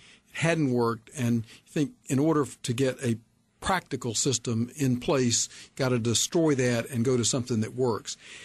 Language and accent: English; Davidson, North Carolina, United States; I'm from Davidson.